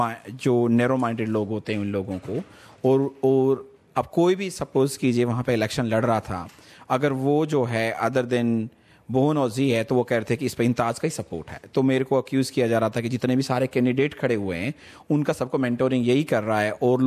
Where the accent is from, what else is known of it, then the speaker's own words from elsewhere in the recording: Rajasthan, India; मैं राजस्थान इंडिया से हूँ